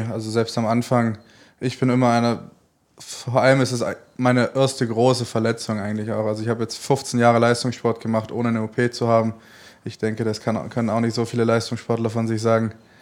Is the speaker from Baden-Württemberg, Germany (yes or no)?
yes; Stuttgart, Baden-Württemberg, Germany; Also Stuttgart wird immer meine Heimat bleiben.